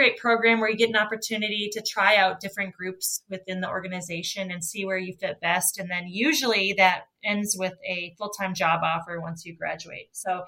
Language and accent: English; North Dakota, United States; And I grew up in North Dakota where it's really dark at night.